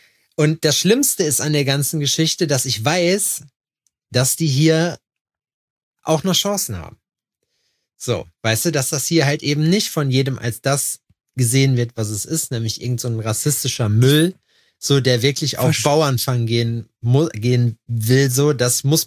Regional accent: East Germany, Germany; Ich bin Deutscher. Ostdeutscher Hillbilly.

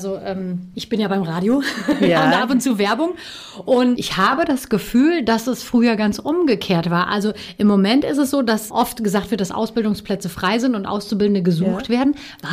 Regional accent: Offenbach, Hesse, Germany; in meiner Heimatstadt wahrscheinlich sehr fleißig, weil ich weiß, dass bei uns in Offenbach, da komme ich

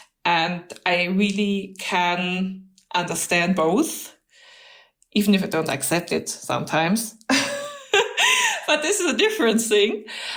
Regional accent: Bavaria, Germany; English is a second language; I'm from Lower Bavaria. We are not that diplomatic. We are like a little louder, a little more fun, and a little more direct.

